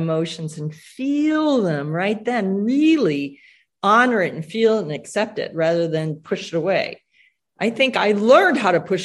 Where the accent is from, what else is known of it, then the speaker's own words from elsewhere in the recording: Illinois, United States; at least growing up in Illinois and these other two people where they grew up, nobody asked me about my feelings.